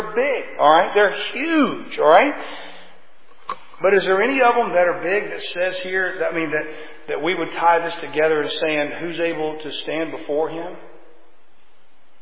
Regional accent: Florida, United States; I grew up in South Florida.

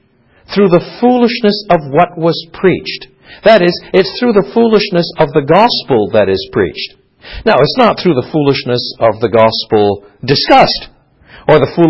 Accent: Canada; I'm from Canada.

